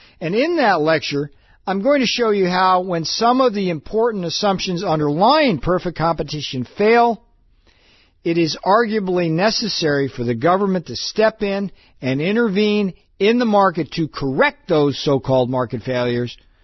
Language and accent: English; United States; the biggest deal about the free market is generally made in the United States, where, and I'm from the United States, we consider ourselves to be kind of a free market capitalist society